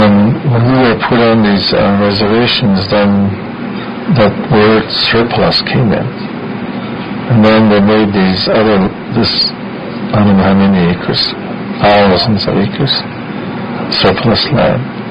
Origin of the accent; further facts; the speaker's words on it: United States; first language Lakota; English is a second language; my first language is Lakota, and then my second language is English.